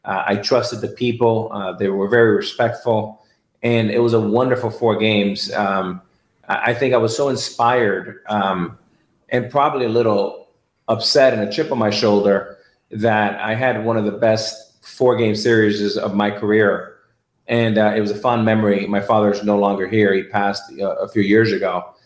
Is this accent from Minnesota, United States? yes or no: no; Miami, Florida, United States; So I grew up in Miami, and Miami is wholly different than it is today. It was obviously much smaller, and not as kind of a global city